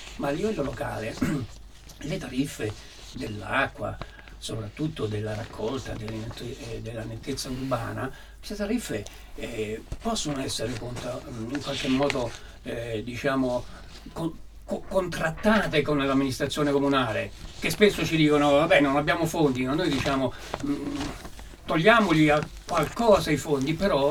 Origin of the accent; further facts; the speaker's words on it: Nocera Umbra, Umbria, Italy; io, come è stato detto, vengo da Nocera Umbra, abito a Nocera Umbra